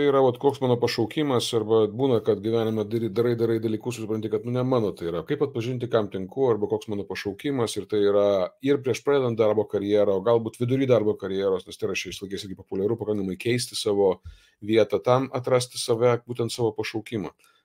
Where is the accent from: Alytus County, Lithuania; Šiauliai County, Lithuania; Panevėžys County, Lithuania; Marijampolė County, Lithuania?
Alytus County, Lithuania; Druskininkai; aš esu iš Druskininkų. Mano kilmės vieta yra Druskininkai